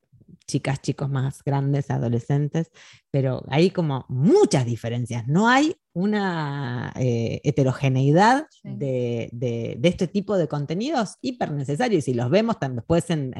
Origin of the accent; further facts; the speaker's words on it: Argentina; now in Spain; nosotras venimos de Argentina y tiene una aprobación hace ya 6, 8, 11 años.